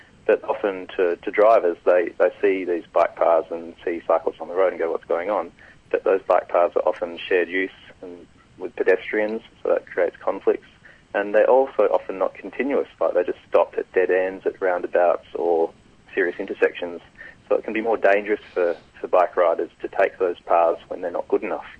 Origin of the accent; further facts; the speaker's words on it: Fremantle, Western Australia, Australia; but in my hometown of Fremantle, they're quite pro-cycling and doing a bit of infrastructure and whatnot.